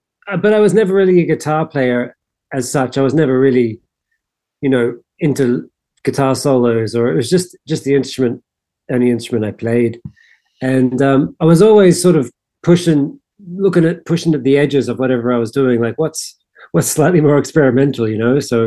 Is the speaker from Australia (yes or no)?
yes; Brisbane, Queensland, Australia; Well, I was born and reared in Brisbane in the east coast of Australia